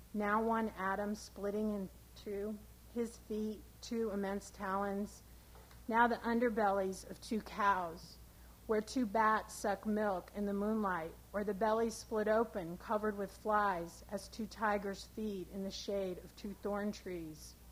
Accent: Texas, United States; born there; also born or lived in Indiana; I was born in Texas, and when I moved to Indiana, I was really surprised by the 4 very distinct seasons.

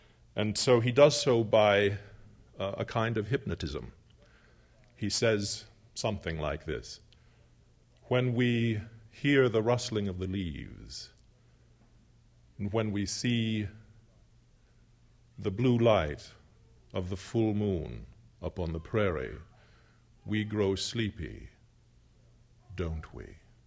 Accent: Southwest, United States; I live in Arizona. I have not lived there long, though I grew up in the Southwest. I live now in the south of Arizona, on the apron of the Sonoran Desert.

